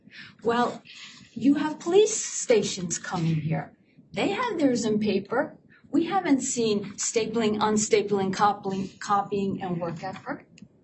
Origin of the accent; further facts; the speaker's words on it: Philadelphia, Pennsylvania, United States; I am a Philadelphian